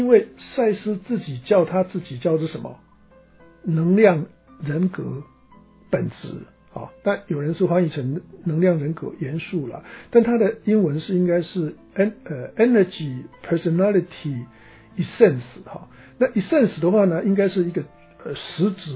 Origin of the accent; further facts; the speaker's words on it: Taiwan; 看到我的人呢、啊，好像没有人说我是台湾人啦